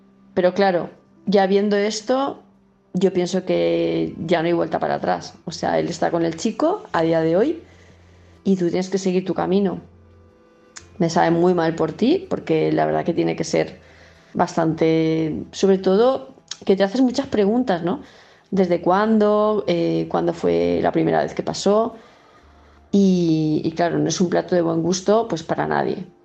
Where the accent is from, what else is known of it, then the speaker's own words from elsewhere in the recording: Palma de Mallorca, Balearic Islands, Spain; de Palma de Mallorca